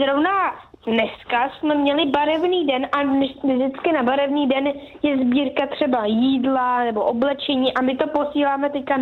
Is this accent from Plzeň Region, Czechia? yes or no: no; Prague, Czechia; já jsem sice z Prahy